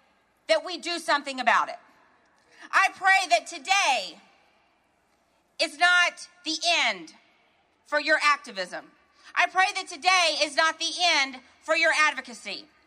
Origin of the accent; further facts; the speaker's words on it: Texas, United States; Well, I'm from Texas, so I'm going to make this appropriate. Howdy!